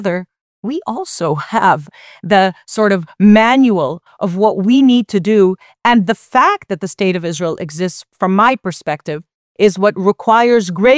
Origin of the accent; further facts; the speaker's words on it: Canada; I grew up in Canada, you in New York City, Lahav also in the States.